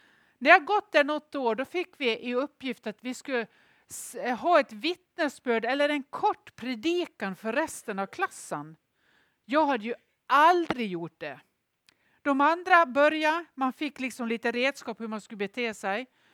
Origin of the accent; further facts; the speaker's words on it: Nås, Dalarna County, Sweden; Bysjön är min barndoms badsjö i Nås